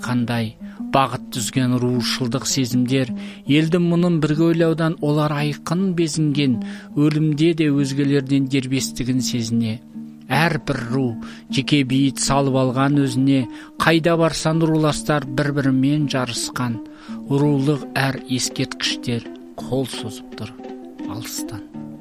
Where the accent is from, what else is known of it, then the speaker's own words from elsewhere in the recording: Otyrar, Turkistan Region, Kazakhstan; Егеменді ел атанғаннан кейін туған өлкем отырарға барсам ауданның жас кәрісі түгілге жуық ру-руға бөлініп әр ру өзінің президенттерін сайлап жатыр екен.